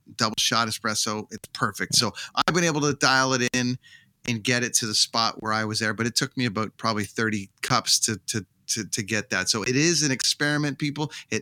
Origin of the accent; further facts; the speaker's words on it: Canada; It's not quite there as a Canadian having to buy Canadian to euros